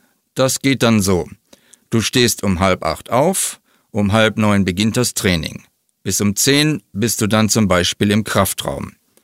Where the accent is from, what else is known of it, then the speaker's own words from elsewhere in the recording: Heidelberg, Baden-Württemberg, Germany; Ich bin in Heidelberg aufgewachsen.